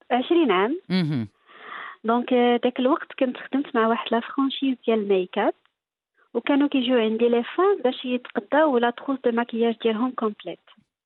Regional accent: Meknes, Fès-Meknès, Morocco; now in Casablanca, Morocco; كبنت عندها ديك الساعه 22 عام جايه لكازا كتشوف على ما اخر كبرت في مكناس وجايه لكازا على ما اخر

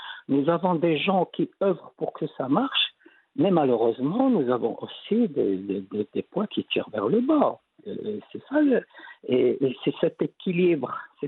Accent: Morocco; nous aussi nous sommes des Marocains, nous aussi nous sommes des musulmans. Et ce qui est la réalité, nous sommes tous issus de familles musulmanes

